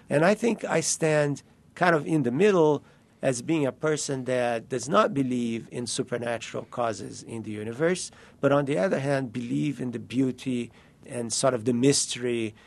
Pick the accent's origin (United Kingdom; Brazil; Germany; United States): Brazil; Rio de Janeiro; I grew up in Rio